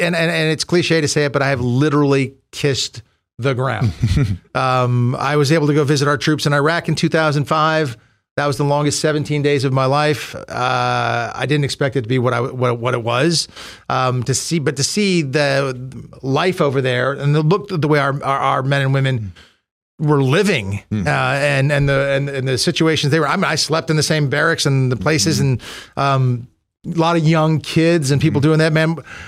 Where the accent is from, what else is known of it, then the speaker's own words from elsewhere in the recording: United States; And then you see American troops as an American.